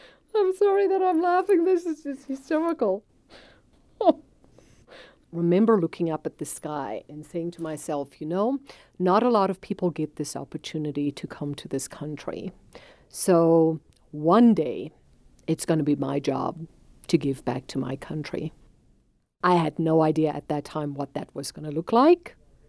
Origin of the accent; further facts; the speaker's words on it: South Africa; moved away as an adult; now in United States; Growing up in South Africa, we were sanctioned for years.